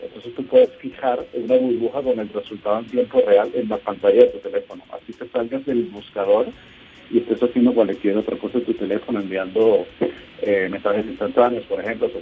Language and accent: Spanish; Mexico; also born or lived in Venezuela; Yo soy mexicano, sí, soy venezolano-mexicano.